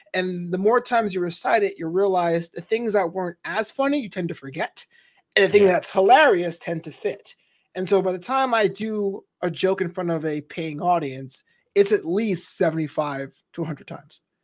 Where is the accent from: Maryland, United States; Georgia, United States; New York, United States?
New York, United States; Brooklyn; I actually went to, because I'm from New York. I'm from Brooklyn, but you don't venture up to the state unless you have to.